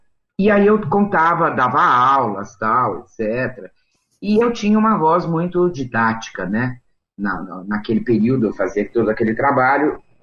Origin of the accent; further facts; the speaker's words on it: São Paulo, Brazil; born there; Na Bela Vista, nasci no Bixiga, né? Nasci na Beneficência Portuguesa.